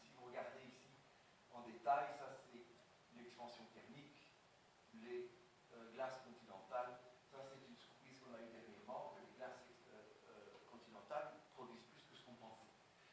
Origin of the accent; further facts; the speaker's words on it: Belgium; je suis belge d'origine, donc je le maintiens.